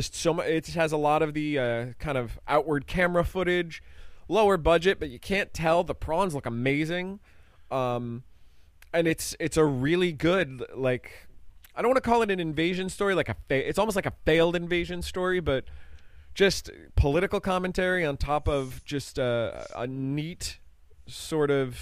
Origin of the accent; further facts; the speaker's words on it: New Jersey, United States; We're from New Jersey. You don't apologize.